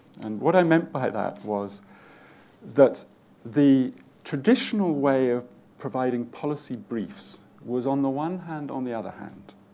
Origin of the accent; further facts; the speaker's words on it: United Kingdom; Yes, I mean, as a British person, of course, I have to start by saying